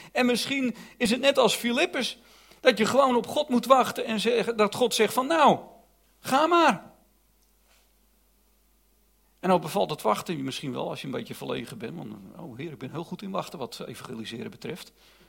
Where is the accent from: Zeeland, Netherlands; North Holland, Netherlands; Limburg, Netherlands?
North Holland, Netherlands; now in Lelystad, Netherlands; ik kom uit de Zaanstreek